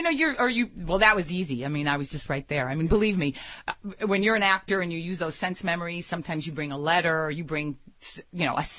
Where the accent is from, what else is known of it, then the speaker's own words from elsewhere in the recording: Chicago, Illinois, United States; You know, and I'm from Chicago, and I'm from the University of Chicago, so, you know, he's our guy.